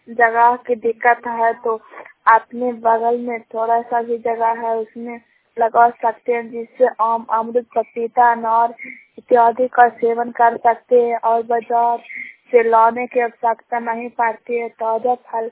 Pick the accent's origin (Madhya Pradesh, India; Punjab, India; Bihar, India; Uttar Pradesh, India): Bihar, India; हर भदाल प्रखंड हिरसा की हूँ।